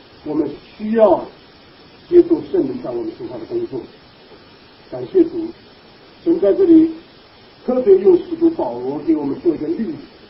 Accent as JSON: {"language": "Chinese", "country": "China", "said": "那我们中国人呢？我们中国人传统，我们这个传统呢，不是受神话语的这个影响。"}